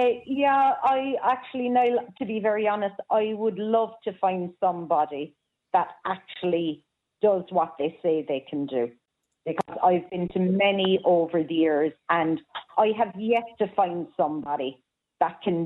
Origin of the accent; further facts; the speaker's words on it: Cork, Munster, Ireland; Oh, it's probably because I'm from Cork, boy.